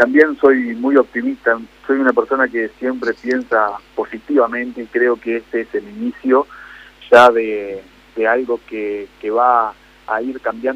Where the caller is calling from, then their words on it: Federación, Entre Ríos, Argentina; Buenas tardes … de Federación.